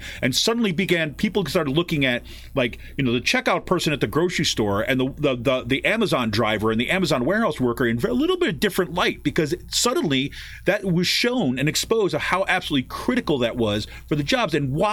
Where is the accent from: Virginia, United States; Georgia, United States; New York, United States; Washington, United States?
New York, United States; Utica; I remember growing up, and I grew up in Utica, New York, right, upstate New York.